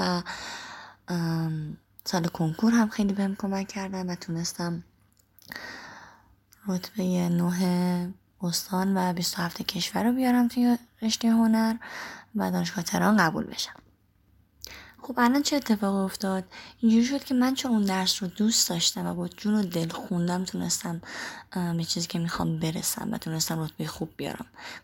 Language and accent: Persian; Karaj, Alborz, Iran; 26 سالمه و بچه کرجم.